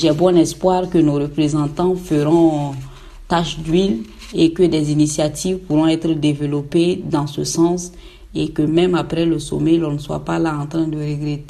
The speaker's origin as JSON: {"language": "French", "country": "Burkina Faso", "lives_now": "Bordeaux, France", "said": "Je suis originaire du Burkina Faso."}